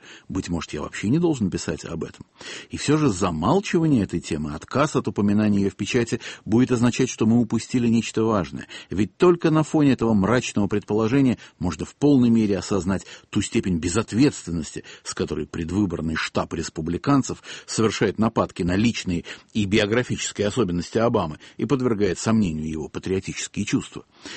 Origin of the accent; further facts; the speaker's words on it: Saint Petersburg, Russia; а я петербуржец.